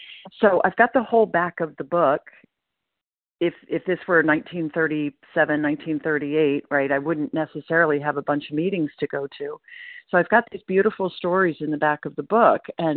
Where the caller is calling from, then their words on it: Portland, Maine, United States; I'm calling in from Portland, Maine